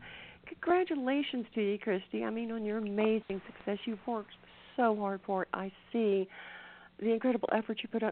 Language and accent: English; the South, United States; because I'm from the South also